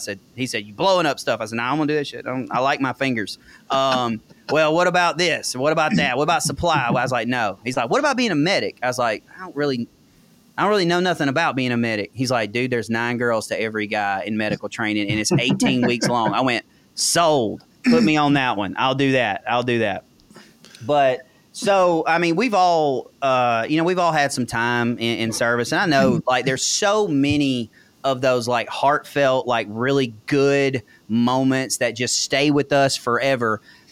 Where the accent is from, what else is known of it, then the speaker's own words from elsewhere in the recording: Mississippi, United States; I sounded like Boomhauer from King of the Hill. Like, legit. I'm not kidding. Like, I'm not exaggerating at all. And so there was me and another dude from Mississippi in basic training.